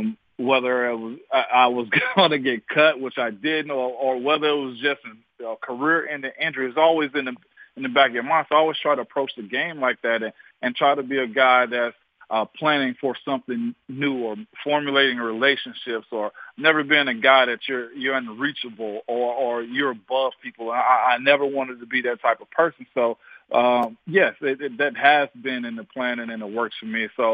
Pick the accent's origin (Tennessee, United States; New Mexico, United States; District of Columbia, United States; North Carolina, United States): Tennessee, United States; I'm from West Tennessee.